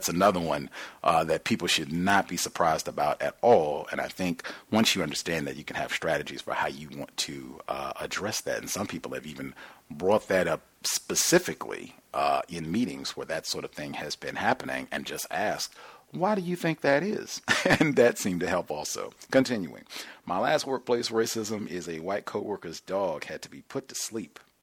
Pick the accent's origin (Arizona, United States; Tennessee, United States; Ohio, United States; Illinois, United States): Ohio, United States; I used to work in Ohio. People in the management would always comment that I sounded like I came from Alabama.